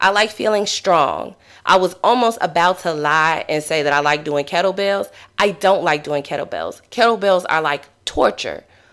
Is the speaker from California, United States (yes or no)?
no; Chicago, Illinois, United States; There was a study in my hometown, Chicago.